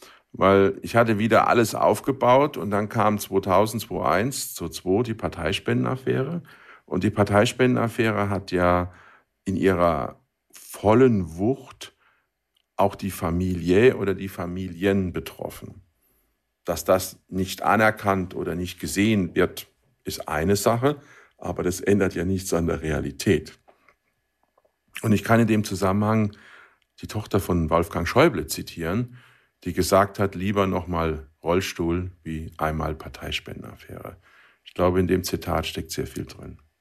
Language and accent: German; Oggersheim, Rhineland-Palatinate, Germany; born or raised there